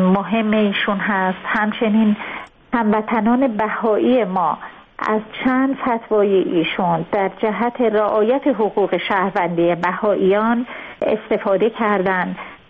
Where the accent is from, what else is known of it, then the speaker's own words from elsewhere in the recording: Langarud, Gilan, Iran; خب ما خودمونم خب شمالی هستیم، ما نگرودی هستیم.